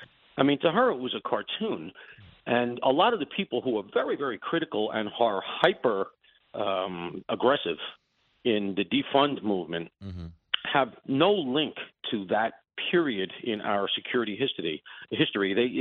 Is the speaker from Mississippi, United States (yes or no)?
no; New York, United States; I grew up near Shea Stadium.